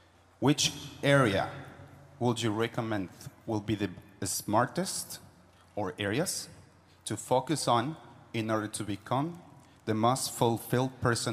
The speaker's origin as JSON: {"language": "English", "country": "Mexico", "said": "I'm from Mexico"}